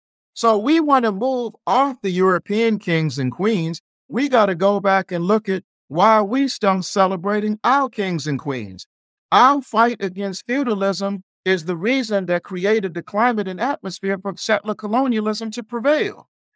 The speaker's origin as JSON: {"language": "English", "country": "Nigeria", "said": "I'm Nigerian."}